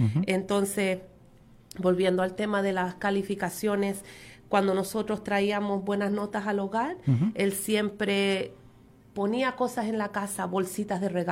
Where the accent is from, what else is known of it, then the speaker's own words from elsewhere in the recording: Texas, United States; born there; Mi papá, estudiando en un colegio bíblico, llegó a Texas y ahí es donde yo nací. Soy patriota de Texas.